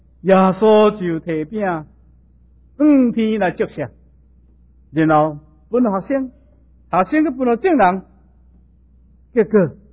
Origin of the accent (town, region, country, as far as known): Taiwan